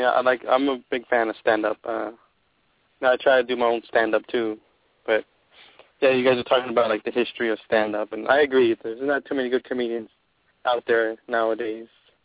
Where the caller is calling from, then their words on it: Texas, United States; I was calling in from Texas.